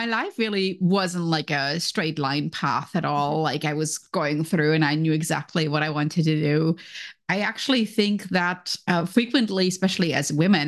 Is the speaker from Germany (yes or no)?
yes; Germany; because I was growing up in Germany.